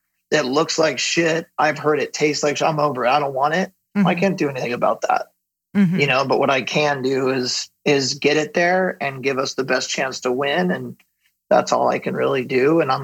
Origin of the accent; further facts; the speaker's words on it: Ventura, California, United States; I grew up in Ventura, which is a small coastal town just south of Santa Barbara here in Southern California.